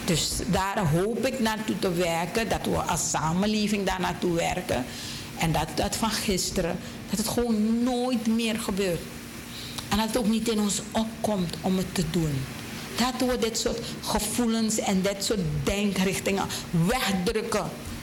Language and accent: Dutch; Suriname; Om elkaar daadwerkelijk te accepteren als Surinamers.